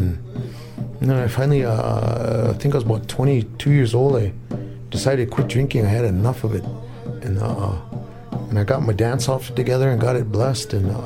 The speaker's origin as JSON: {"language": "English", "town": "Minneapolis", "region": "Minnesota", "country": "United States", "tie": "born or raised there", "said": "I remember when I grew up in Minneapolis, and I was at going to church school, Ascension."}